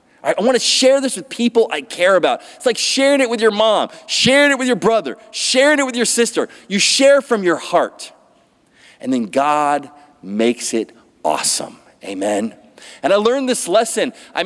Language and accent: English; Philadelphia, Pennsylvania, United States; Like, I'm from Philadelphia.